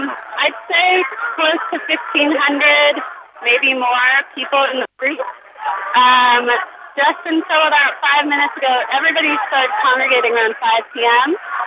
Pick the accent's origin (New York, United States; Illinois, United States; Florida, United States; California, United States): California, United States; I was raised in the Bay Area, and I was brought on my first to Mount Herzl